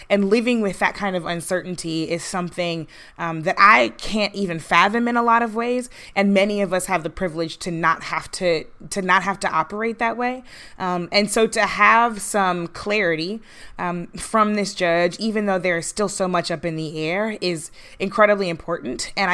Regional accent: St. Louis, Missouri, United States; I grew up in St. Louis.

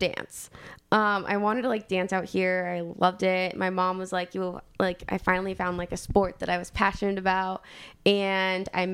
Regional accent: Miami, Florida, United States; born there; But I was born in Miami

